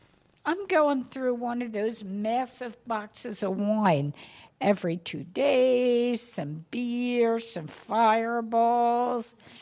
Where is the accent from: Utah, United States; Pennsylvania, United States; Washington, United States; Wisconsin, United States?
Pennsylvania, United States; Malvern; But I'm originally from Malvern.